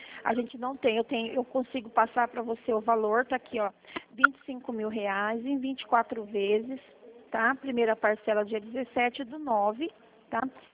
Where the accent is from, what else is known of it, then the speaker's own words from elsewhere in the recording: Registro, São Paulo, Brazil; eu sou de cidade humilde, né? Então, eu sou acostumada com pessoas. Eu sou de Registro, Vale do Ribeira. Agora que eu tô mudando pra cá.